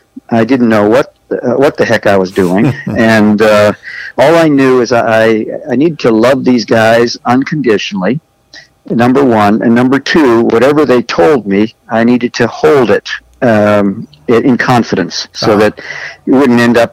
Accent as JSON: {"language": "English", "region": "Alberta", "country": "Canada", "tie": "born or raised there", "said": "I'd left home when I was 17. I grew up in Alberta, Canada."}